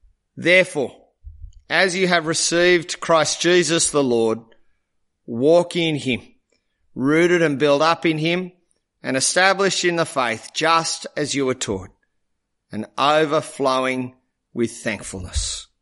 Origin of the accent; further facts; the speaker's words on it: Australia; I'm a father, therefore I. And I'm an Australian, therefore I.